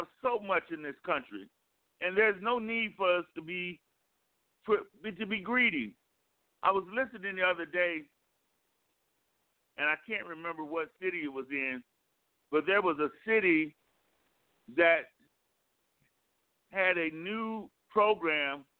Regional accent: United States; I am an American, first and foremost. I'm an African-American, a proud African-American, but I am American first and foremost.

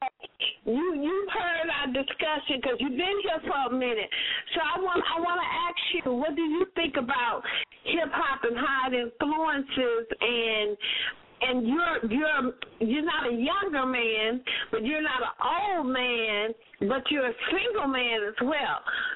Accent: West Coast, United States; I'm from the West Coast, so I know.

